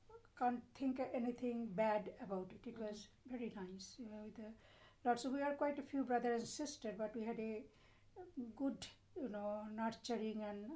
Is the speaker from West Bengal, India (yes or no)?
yes; Kharagpur, West Bengal, India; born there; I was born in India, in West Bengal, place called Kharagpur. I was born, it is West Bengal.